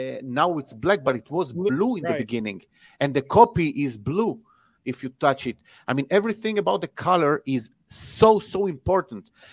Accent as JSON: {"language": "English", "country": "Israel", "said": "Yeah, it's because I'm from Israel, so."}